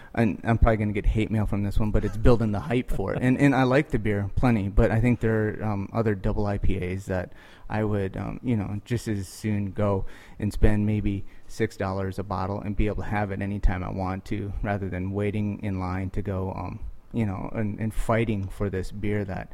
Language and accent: English; South Dakota, United States; I grew up in South Dakota